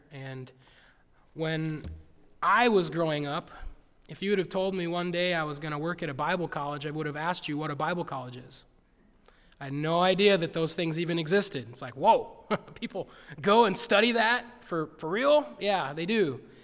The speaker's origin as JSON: {"language": "English", "town": "Williamsburg", "country": "United States", "said": "I'm from Williamsburg."}